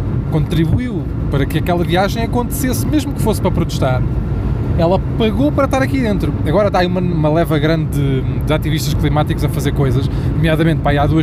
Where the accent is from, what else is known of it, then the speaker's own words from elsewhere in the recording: Portugal; Não, somos portugueses